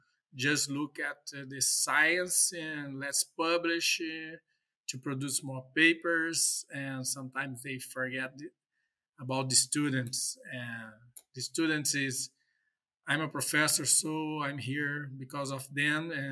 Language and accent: English; Brazil; accent: Portuguese; English is a second language; And I apologize, my strong Portuguese accent.